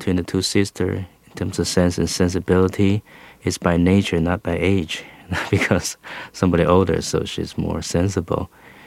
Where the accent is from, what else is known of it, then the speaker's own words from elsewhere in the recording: Taiwan; English is a second language; Shamefully, no. I grew up in Taiwan.